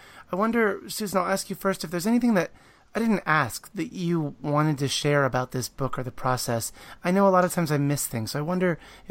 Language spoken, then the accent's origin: English; United States; growing up in America, I've only ever seen guinea pigs in pet stores.